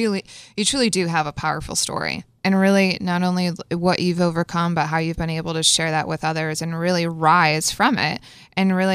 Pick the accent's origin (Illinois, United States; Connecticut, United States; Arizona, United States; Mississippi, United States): Connecticut, United States; So I'm from Northwestern Connecticut, grew up in the boonies and absolutely love being outside in nature.